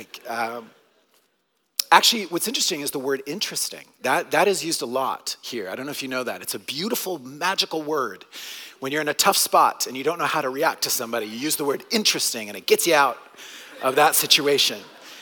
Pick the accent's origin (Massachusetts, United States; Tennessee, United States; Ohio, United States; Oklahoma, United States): Oklahoma, United States; moved away as an adult; also born or lived in Costa Rica / Colombia / Texas; now in Canada; a little kid, I spent time living in Costa Rica, and then later for 7 years in Colombia. And then I was born in Texas, and then spent my high school years in Oklahoma.